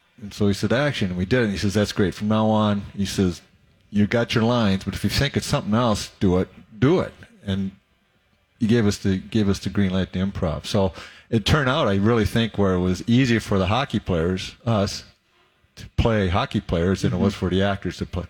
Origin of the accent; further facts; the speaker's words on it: Minnesota, United States; who was a Minnesota boy, we're all from Minnesota, Minnesota guy